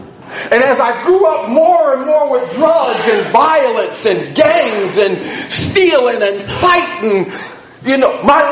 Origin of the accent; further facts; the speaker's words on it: Elmira, New York, United States; Well, I'm originally from Elmira, New York, way upstate New York. The last of 9 children.